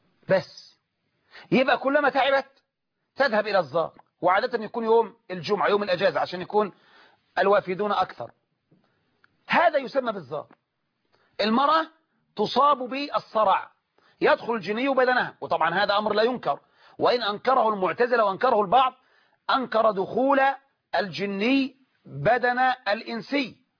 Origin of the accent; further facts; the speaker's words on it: Egypt; عندنا في مصر